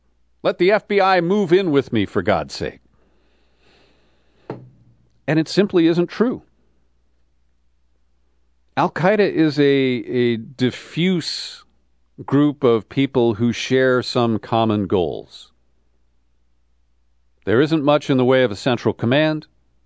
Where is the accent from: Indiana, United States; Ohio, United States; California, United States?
Ohio, United States; Cincinnati; growing up in Cincinnati, just up the Ohio River from Bowling Green, this song's always meant